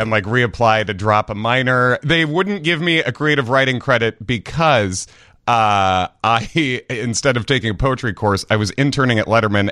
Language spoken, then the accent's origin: English; Hinsdale, Illinois, United States; I'm originally, like most people who say they're from Chicago, right. I'm actually from Hinsdale.